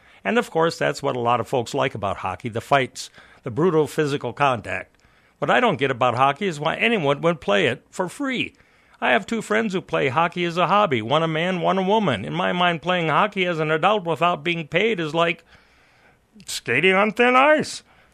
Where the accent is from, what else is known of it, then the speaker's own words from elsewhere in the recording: Minnesota, United States; If I were to utter the following words in my home state of Minnesota, I would probably be lynched or dragged across the ice by an ice boat in a 60-mile-per-hour wind.